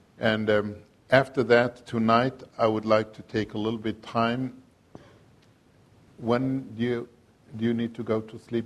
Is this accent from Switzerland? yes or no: yes; Switzerland; also born or lived in Algeria; now in Jerusalem, Israel; I was born in Algeria, as you heard, grew up in Switzerland, moved about 16 years ago to Jerusalem, where we live since.